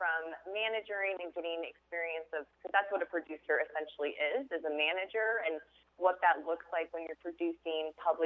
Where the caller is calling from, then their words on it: Brooklyn, New York, United States; So I am calling in from Dumbo, right by the water under the Brooklyn Bridge, the Manhattan Bridge.